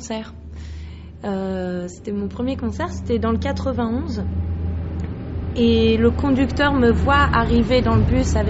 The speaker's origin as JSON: {"language": "French", "town": "Issy-les-Moulineaux", "region": "Île-de-France", "country": "France", "tie": "born or raised there", "also_born_or_lived": "Paris", "said": "Je suis née en fait dans le 15e. Ensuite, j'ai grandi à Issy-les-Moulineaux, qui est la banlieue proche de Paris. Et ça, c'était mon enfance et mon adolescence."}